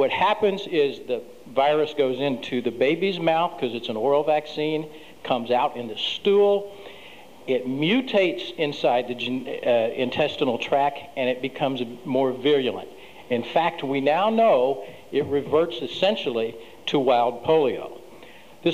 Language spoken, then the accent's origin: English; Arkansas, United States; I was in my mid-20s, and I hadn't chewed tobacco since I was 8. I was from Arkansas.